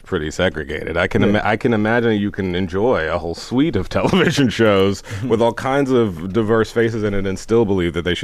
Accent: Houston, Texas, United States; And I remember growing up never understanding, because I grew up in Houston.

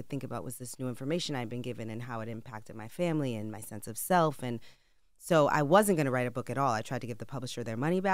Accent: Bronx, New York, United States; Born and raised in the Bronx. I mean, my mother was born in the Bronx. My mother grew up on Simpson Street, and I grew up on Pugsley Avenue across from Stevenson High School.

